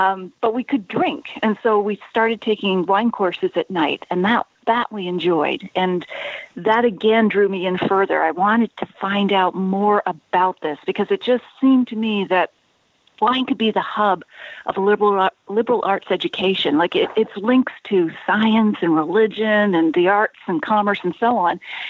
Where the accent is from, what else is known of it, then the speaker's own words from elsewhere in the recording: East Coast, United States; because I grew up on the East Coast, Scottish family, beer and whiskey.